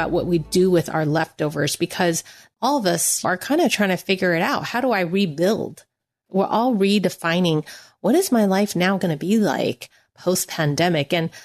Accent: United States; Well, I am Chinese American, and one of my comfort foods is fried rice.

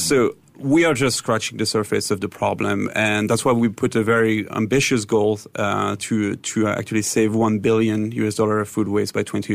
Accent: Switzerland; So my background is I'm originally from Switzerland, where I grew up like in my mom's kitchens, basically.

